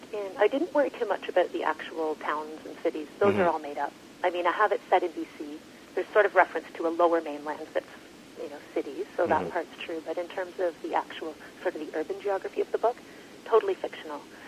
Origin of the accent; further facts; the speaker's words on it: Ontario, Canada; I did grow up rural, though, so definitely spent a lot of time outdoors. I grew up in South Central Ontario in a rural sort of agricultural area.